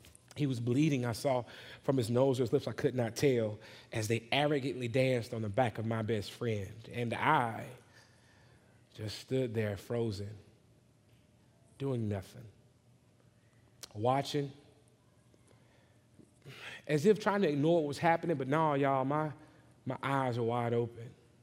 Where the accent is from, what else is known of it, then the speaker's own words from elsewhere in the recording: Lumberton, Mississippi, United States; So back where I'm from, Lumberton, Mississippi, my hometown, my stomping ground, you had to know how to fight.